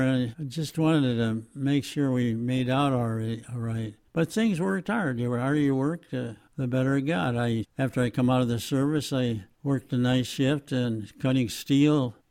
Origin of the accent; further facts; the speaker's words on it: Witt, Illinois, United States; born there; But I was born in Witt, Illinois, a small town outside of Springfield.